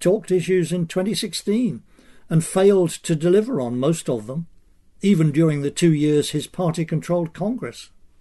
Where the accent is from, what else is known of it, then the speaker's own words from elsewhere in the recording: Northampton, East Midlands, United Kingdom; My hometown, Northampton, is a sleepy provincial place in the English Midlands.